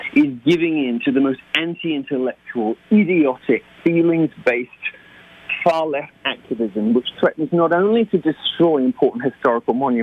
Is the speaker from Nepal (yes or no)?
no; United Kingdom; now in United States; And, you know, I am a Brit.